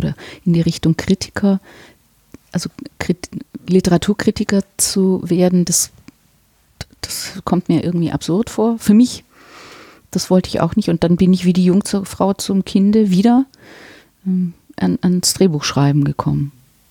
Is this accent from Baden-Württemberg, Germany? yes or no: yes; Baden-Württemberg, Germany; now in Wuppertal, Germany; Ja, ich bin Schwäbin.